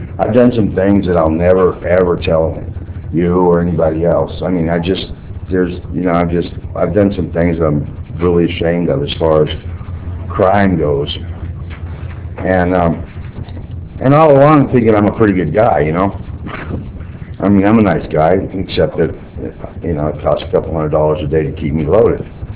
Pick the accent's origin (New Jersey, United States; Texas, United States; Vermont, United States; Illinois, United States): Texas, United States; I was raised in Texas, and to a pretty, you know, middle class, upper middle class family, you know, didn't want for anything.